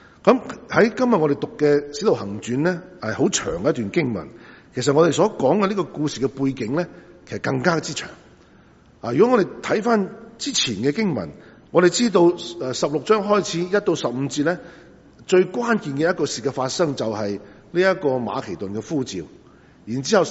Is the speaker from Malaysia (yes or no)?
no; Guangdong, China; 特別我哋廣東人啊乜都食㗎嘛